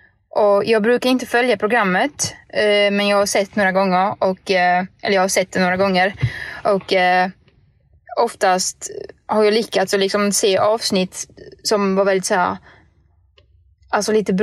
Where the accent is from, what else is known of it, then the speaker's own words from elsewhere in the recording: Poland; Swedish is a second language; now in Sweden; Jag är uppvuxen i Polen och där är det kanske lite striktare än vad det är i Sverige.